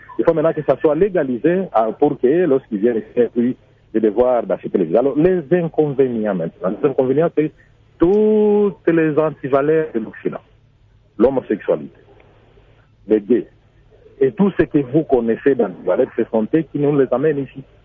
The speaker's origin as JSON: {"language": "French", "country": "DR Congo", "said": "chez nous, au Congo, nous appliquons les jus sanguinis"}